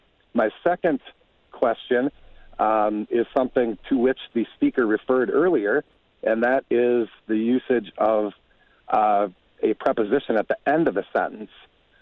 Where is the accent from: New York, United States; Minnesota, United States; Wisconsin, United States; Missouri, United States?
Minnesota, United States; La Crescent; I'm from La Crescent, Minnesota, and I'm an English teacher.